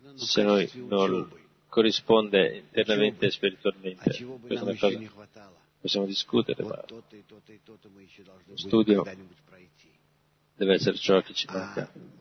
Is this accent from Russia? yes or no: yes; Moscow, Russia; Sono da Mosca.